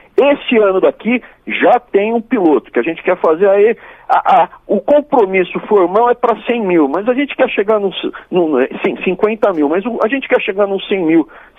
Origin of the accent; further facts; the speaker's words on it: São Paulo, Brazil; now in Brasília, Brazil; eu sou de São Paulo, né? Mas estando aqui em Brasília